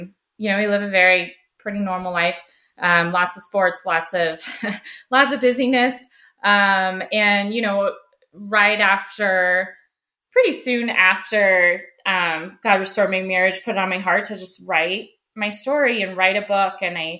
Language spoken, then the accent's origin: English; Colorado, United States; I was born and raised in Colorado, outside of Denver, and grew up in a Christian home.